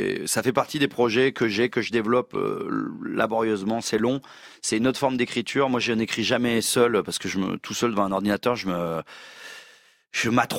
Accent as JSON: {"language": "French", "region": "Southern France", "country": "France", "accent": "southern French", "said": "j'ai un léger accent du sud qui persiste"}